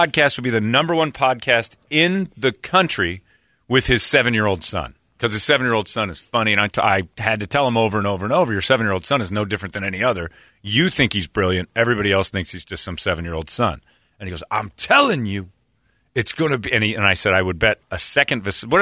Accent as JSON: {"language": "English", "town": "Chicago", "region": "Illinois", "country": "United States", "tie": "born or raised there", "lives_now": "St. Louis, United States", "said": "St. Louis is a cowtown. That's where I'm living right now. I'm like, yeah. But I grew up here in Chicago."}